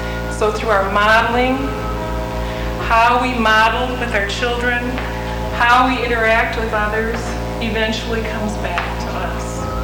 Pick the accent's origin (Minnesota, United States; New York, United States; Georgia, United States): Minnesota, United States; Mankato; I'm from Mankato, Minnesota.